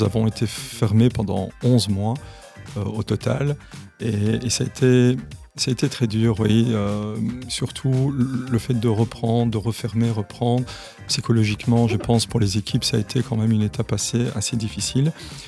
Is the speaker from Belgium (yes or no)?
yes; Liège, Wallonia, Belgium; on m'avait confié la gestion du site de Braine-l'Alleud. Ça, c'était en 2014. J'y suis resté à peu près 2 ans pour revenir alors à ma ville natale, à Liège, en 2017.